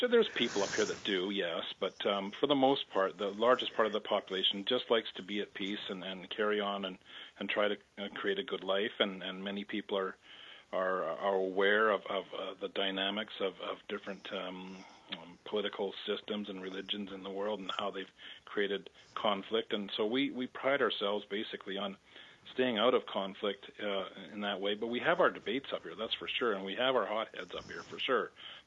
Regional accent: Canada; Well, I'm a Canadian

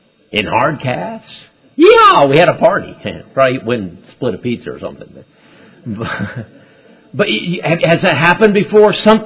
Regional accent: Honduras; So I grew up in Honduras, and I love soccer. I grew up playing soccer.

